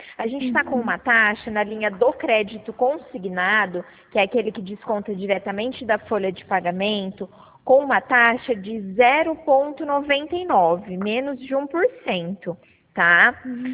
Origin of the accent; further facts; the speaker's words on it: Jaú, São Paulo, Brazil; Não, não, eu sou daqui de Jaú.